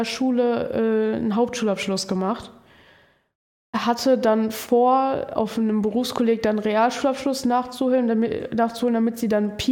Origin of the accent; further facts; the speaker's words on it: North Rhine-Westphalia, Germany; weil ich komme zum Beispiel aus Wibbingen-Werde, aus so einem kleinen Dorf so.